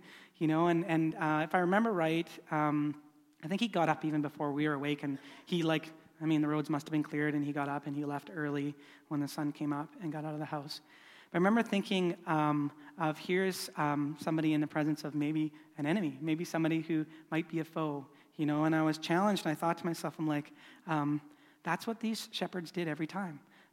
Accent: Salmon Arm, British Columbia, Canada; also born or lived in Olds, Alberta; I grew up in Salmon Arm, but before that, when I was in elementary school, we lived in Olds, Alberta.

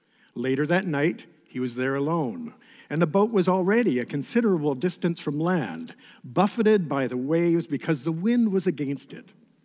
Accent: Sudbury, Ontario, Canada; When I was a little boy growing up near Sudbury, Ontario

